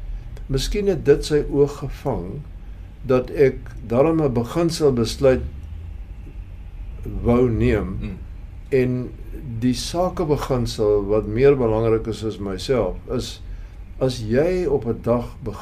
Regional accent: Paarl, Western Cape, South Africa; Ek het hier in die Parel groot geword.

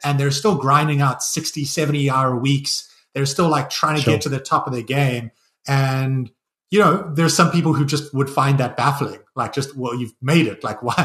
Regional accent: South Africa; accent: South African; now in United States; The problem at the moment is I'm getting teased by Americans for my South African accent, and then my brother and my nephews back home are relentlessly teasing me

